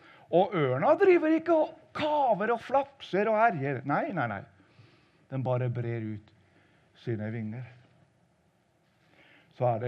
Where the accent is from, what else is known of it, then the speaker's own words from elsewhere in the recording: Rørvik, Trøndelag, Norway; Men jeg er født i Trøndelag, og vokst opp da ut ved havet, Rørvik. Eller Nærøy heter kommunen, heter Nærøysund også, de to kommunene slåss sammen.